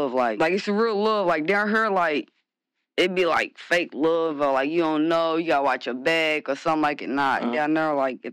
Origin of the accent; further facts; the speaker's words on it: Baton Rouge, Louisiana, United States; also born or lived in Kentucky; Yeah, from Baton Rouge, like, I don't know how to exp